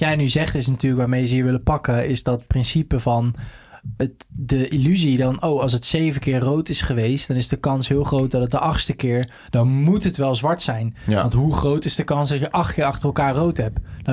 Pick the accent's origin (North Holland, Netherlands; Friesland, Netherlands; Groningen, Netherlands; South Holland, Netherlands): South Holland, Netherlands; Rotterdam; Ik ben geboren in IJsselmonde, naast de Kuip.